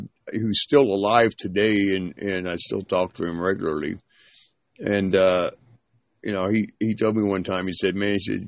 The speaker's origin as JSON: {"language": "English", "town": "Terre Haute", "region": "Indiana", "country": "United States", "said": "I'm from Terrible Hope."}